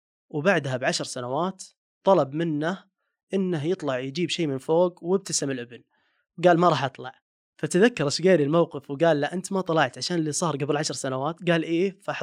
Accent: Riyadh, Riyadh Province, Saudi Arabia; now in Al-Ahsa, Saudi Arabia; مهندس أمن وسلامة، نشأت وتربيت بالرياض، لكن بحكم عملي بأرامكو صرت من سكان الحسا.

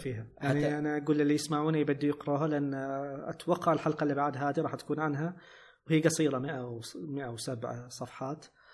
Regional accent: Kuwait; إن إحنا كويتيين

